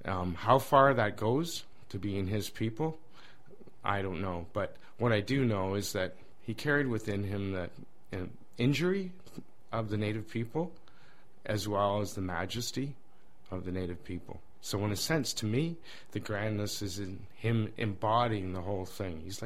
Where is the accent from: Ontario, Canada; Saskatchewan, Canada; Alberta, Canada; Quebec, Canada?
Ontario, Canada; Thunder Bay; Well, fascinating thing is I'm from Thunder Bay too.